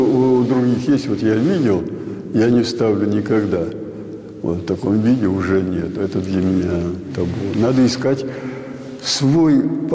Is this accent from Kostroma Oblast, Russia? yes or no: yes; Kostroma, Kostroma Oblast, Russia; Я сам волжанин, костромич. И, то есть, вырос на Волге.